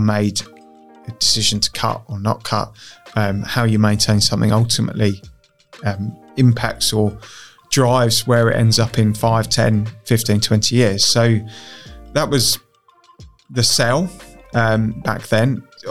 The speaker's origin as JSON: {"language": "English", "town": "Much Hadham", "region": "East of England", "country": "United Kingdom", "tie": "born or raised there", "said": "I grew up in Much Haddam. And Much Haddam, or Peregrine, is"}